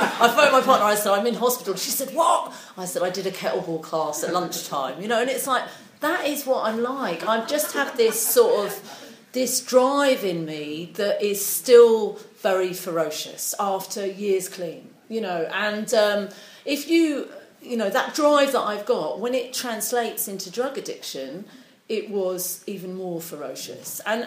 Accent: South Coast, United Kingdom; I wasn't brought up in London. I was brought up on the South Coast.

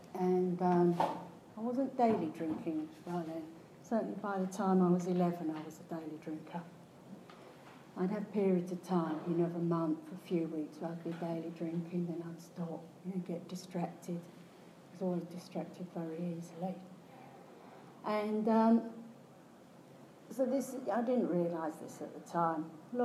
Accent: East of England, United Kingdom; I grew up in Hertfordshire, in this big old house that was falling down because we couldn't afford to live in it

